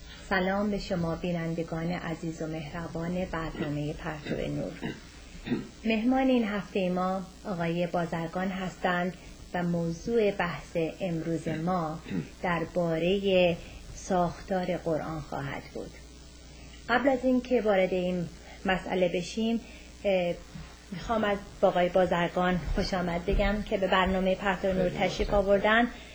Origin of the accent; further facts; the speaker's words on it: Iran; first language Persian; مثل ما ایرونی ها که واقعا زبان مادریمون فارسیه